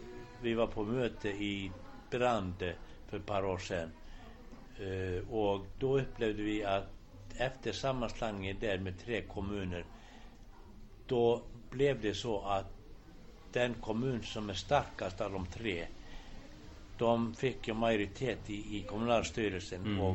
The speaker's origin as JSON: {"language": "Swedish", "town": "Hveragerði", "region": "Southern Region", "country": "Iceland", "tie": "born or raised there", "also_born_or_lived": "Sweden", "second_language": "Swedish", "said": "född och uppvuxen i Kvarageli"}